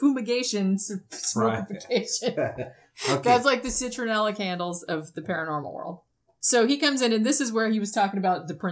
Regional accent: Florida, United States; It's and I'm from Florida. They're everywhere.

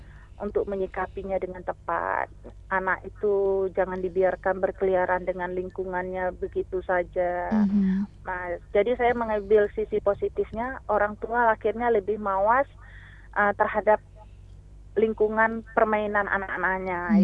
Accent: Aceh, Indonesia; ternyata orang Indonesia, terutama kita orang Aceh, rasa kepeduliannya masih besar.

